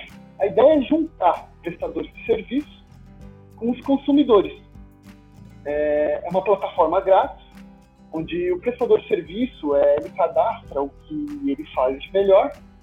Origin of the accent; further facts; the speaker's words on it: São Paulo, Brazil; eu sou de São Paulo